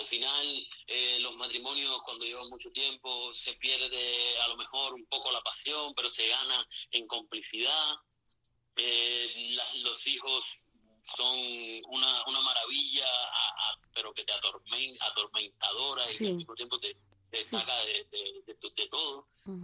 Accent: Cuba; moved away; desde que salí de Cuba en el 2005, yo salí de Cuba sabiendo que no iba a regresar

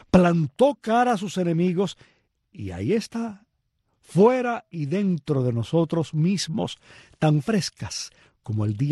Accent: Cuba; Nuestra forma de hablar, la de los cubanos, está llena de palabras que no son palabras del español original.

